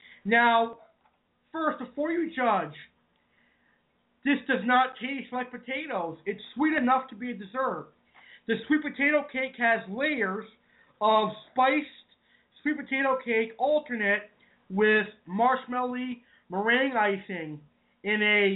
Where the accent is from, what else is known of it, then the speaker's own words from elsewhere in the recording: New England, United States; But, folks, I am from New England and not New York, even though it's off point now.